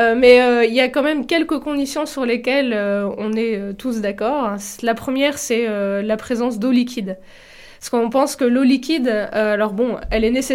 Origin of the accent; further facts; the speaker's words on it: France; je suis française. J'ai fait pas mal de mes études en France, donc des études universitaires.